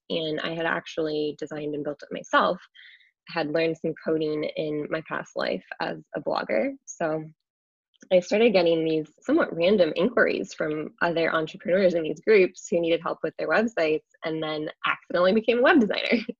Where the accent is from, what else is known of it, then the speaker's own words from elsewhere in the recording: Wisconsin, United States; now in Los Angeles, United States; Yeah, so I am based in Los Angeles, though I'm originally from Wisconsin.